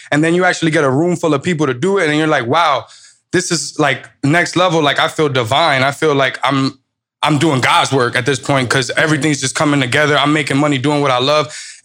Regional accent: New York, United States; Like, I'm a New Yorker.

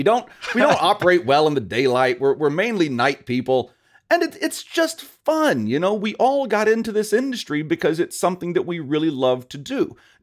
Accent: Louisiana, United States; And I am a Southern boy. I grew up in Louisiana.

